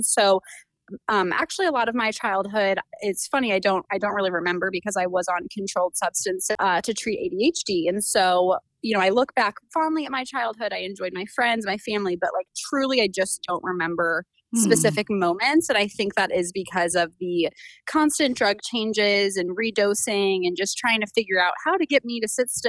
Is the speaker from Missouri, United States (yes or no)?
yes; St. Louis, Missouri, United States; So my childhood was incredibly, you know, traditional nuclear family.